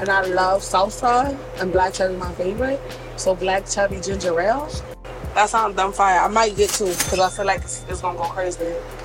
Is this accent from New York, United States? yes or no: yes; Brooklyn, New York, United States; I'm 21 years old. I'm from Brooklyn, New York, the best place on earth.